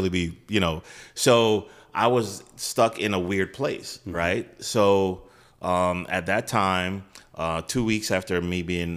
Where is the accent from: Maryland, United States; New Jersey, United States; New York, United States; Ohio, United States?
New York, United States; Brooklyn; And I was living in New York. I'm from Brooklyn.